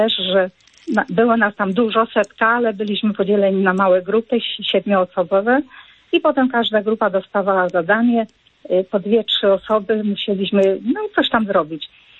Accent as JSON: {"language": "Polish", "town": "Tylmanowa", "region": "Lesser Poland", "country": "Poland", "said": "ja pochodzę z takiej miejscowości, która nazywa się Tylmanowa nad Dunajcem i tam były pierwsze oazy."}